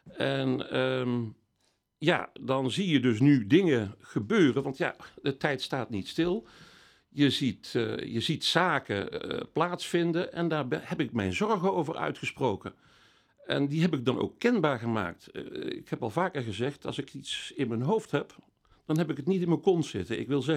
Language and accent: Dutch; North Brabant, Netherlands; also born or lived in Meerle, Belgium; now in Castlereagh; Dat zijn mijn voorouders, ja. Dus ondanks mijn vreemde Italiaanse naam ben ik echt geboren en getogen Brabander.